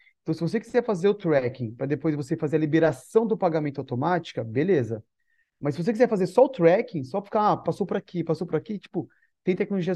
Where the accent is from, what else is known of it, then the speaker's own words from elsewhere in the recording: Osasco, São Paulo, Brazil; a gente lá na minha cidade, em Osasco